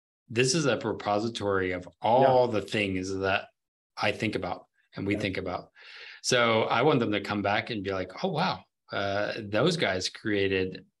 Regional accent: New Orleans, Louisiana, United States; I grew up in New Orleans

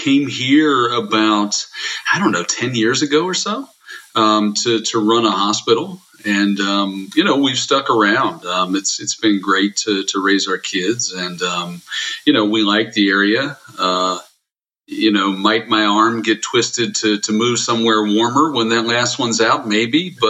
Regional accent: Morgantown, West Virginia, United States; now in Ohio, United States; I am from outside of Morgantown, West Virginia, originally. And grew up in West Virginia, went to WVU, graduated 3 times.

